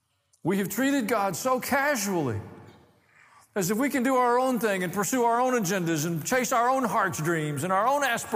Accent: the South, United States; Now, I grew up in the South.

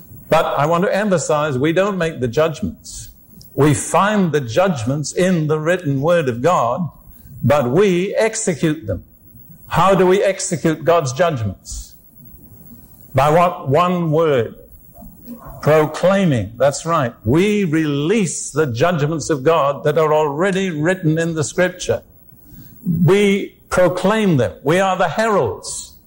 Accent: United Kingdom

